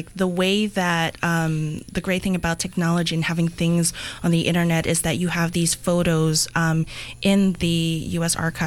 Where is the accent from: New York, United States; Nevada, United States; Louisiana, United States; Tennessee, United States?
New York, United States; So growing up in New York, I wasn't totally aware of my Filipino identity other than being other. So I'm not these people. I'm not this. I'm not that. I'm Filipino. Oh, and I'm American, I guess, because I've been here.